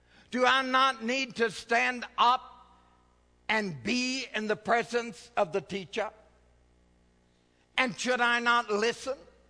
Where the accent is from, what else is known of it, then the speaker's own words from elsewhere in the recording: United States; born there; I'm American. American born.